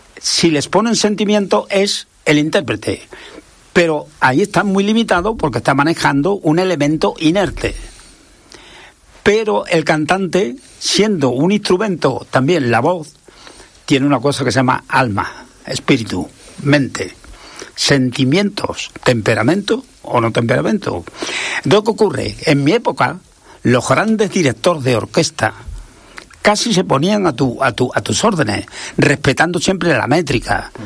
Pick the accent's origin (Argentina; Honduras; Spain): Spain; Andalusia; yo soy español y encima andaluz.